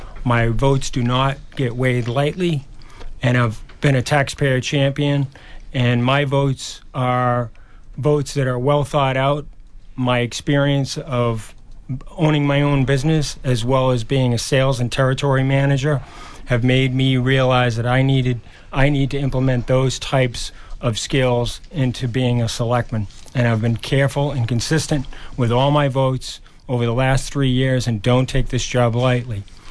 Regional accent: Hanson, Massachusetts, United States; I was raised in Hanson, went through Whitman Hanson High School, Indian Head Ed School, went through the entire school system, the Hanson school system.

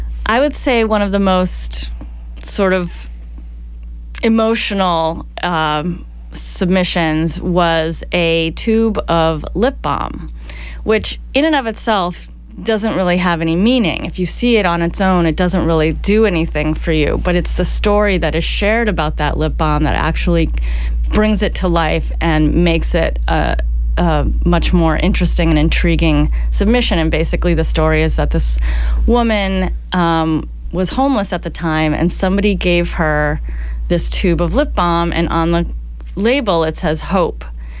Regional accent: Brockton, Massachusetts, United States; I am indeed. I grew up in Brockton. I was born and raised there.

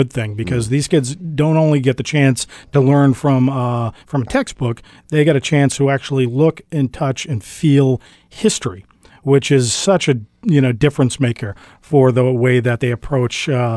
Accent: Massachusetts, United States; I grew up on Cape Cod, and that's where I stayed until I was a teenager.

